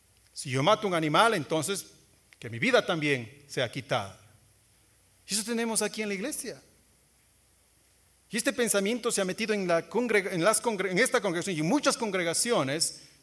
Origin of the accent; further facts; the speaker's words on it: Loja, Ecuador; porque soy de Loja, y en Loja comemos perro como si fuera mote.